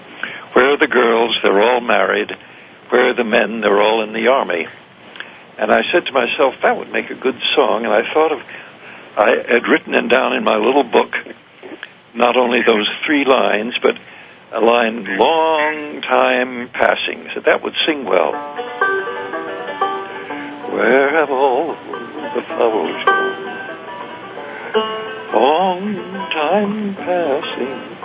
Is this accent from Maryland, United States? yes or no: no; Beacon, New York, United States; My hometown has got 14,000 people. We have one day in which it's called the Spirit of Beacon Day